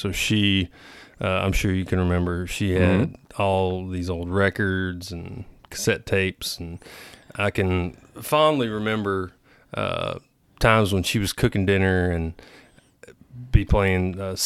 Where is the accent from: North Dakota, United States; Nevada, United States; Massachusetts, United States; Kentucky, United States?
Kentucky, United States; Morgantown; also born or lived in Bowling Green; My parents tell me I was born in Bowling Green, Kentucky. But I grew up in Morgantown, Kentucky.